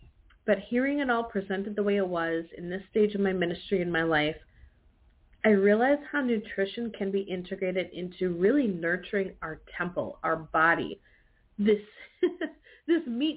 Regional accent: Wisconsin, United States; I'm from Wisconsin. I love dairy.

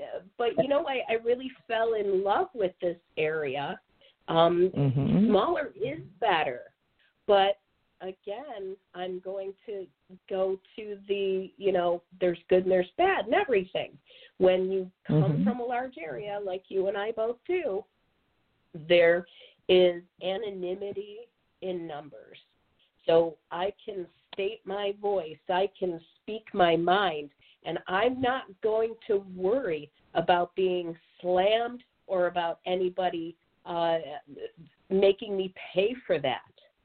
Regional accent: Buffalo, New York, United States; now in Auburn, United States; That smaller is better, which is why I came from Western New York. I came from Buffalo, huge city, to this small area.

